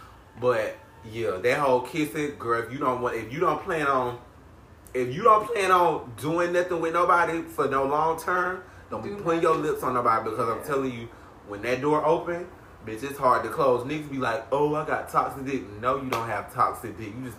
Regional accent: Georgia, United States; Hey, so, if you don't know, if you ain't heard it in the voice, I'm definitely from South Georgia. That's with an F, not a TH, South.

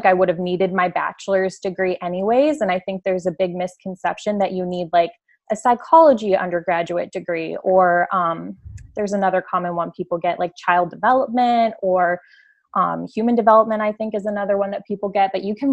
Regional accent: Akron, Ohio, United States; So I grew up in Akron, Ohio, and I attended for my undergraduate degree, a Catholic college called John Carroll

